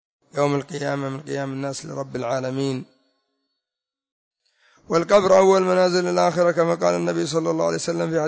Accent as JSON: {"language": "Arabic", "country": "Yemen", "said": "الذي يسمونه عندنا في اليمن كرسي الزيدية"}